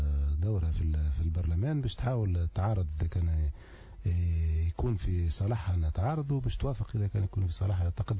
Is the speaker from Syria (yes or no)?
no; Tunisia